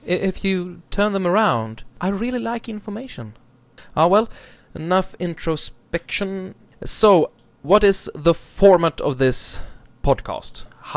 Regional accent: Sweden; English is a second language; another reason, I guess, and that's that we are, both of us, Swedes.

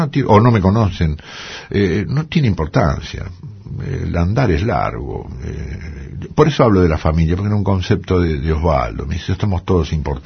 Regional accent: Argentina; now in France; Soy hijo de un carpintero bandoneonista con quien aprendí. Soy un argentino que vive en Francia.

